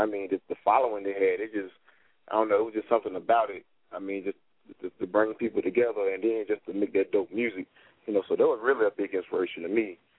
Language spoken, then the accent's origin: English; Memphis, Tennessee, United States; Well, I grew up in Memphis, so at the time when I was coming up, it was a lot of underground artists